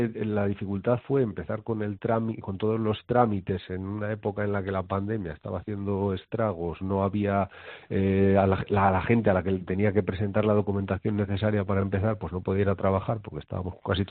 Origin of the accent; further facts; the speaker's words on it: Mayorga, Castile and León, Spain; yo soy de Mayorga y todo el mundo sabía que iba a abrir una óptica